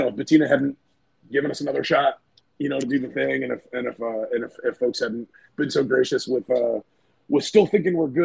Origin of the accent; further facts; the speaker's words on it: Florida, United States; if I hadn't known those dudes since I was a kid from growing up in Florida